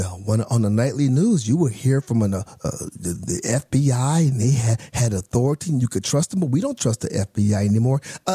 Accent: Phoenix, Arizona, United States; I am from Phoenix, Arizona.

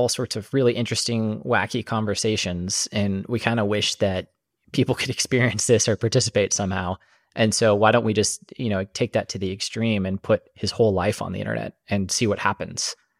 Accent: Kansas, United States; I grew up in Kansas in the Midwest, and, you know, getting a college education was a high priority thing.

